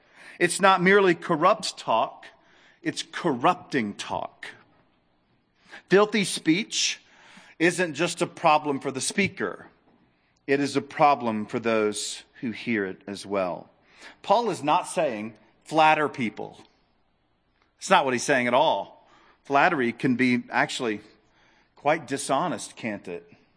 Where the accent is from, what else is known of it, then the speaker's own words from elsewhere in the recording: the South, United States; I'm from the South. It's not uncommon to, when you're driving through the South on country roads, to smell a dead skunk.